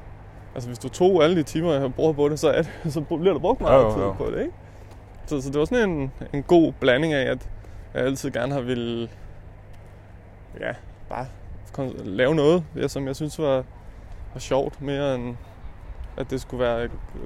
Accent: Hvidovre, Capital Region of Denmark, Denmark; Jeg var fra Hvidovre. Jeg var taget til Aarhus. Jeg kendte 0 mennesker i byen.

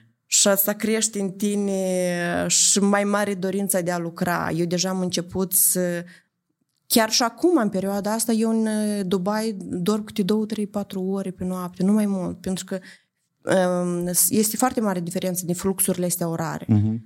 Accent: Moldova; now in Italy; Deci eu, când am plecat din Republica Moldova, am plecat direct în Italia. În Italia am familia mea.

